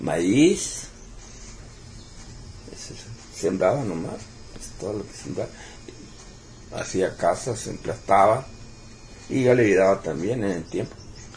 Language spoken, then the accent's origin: Spanish; Atil, Sonora, Mexico; born there; Yo nací en Atil, Sonora.